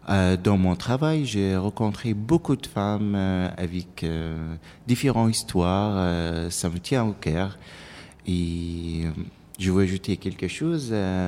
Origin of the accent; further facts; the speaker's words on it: Iraq; French is a second language; now in France; J'habitais ici en France depuis 3 ans. Je viens d'Irak, comme vous avez dit.